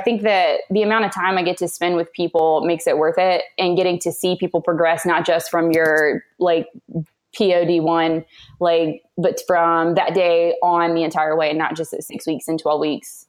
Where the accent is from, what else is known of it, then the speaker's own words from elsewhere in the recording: Lancaster, South Carolina, United States; So I'm from a tiny town in South Carolina called Lancaster, and it's in absolutely middle of nowhere. There's a Walmart. You go to the Walmart parking lot, and that's all there is to do in Lancaster.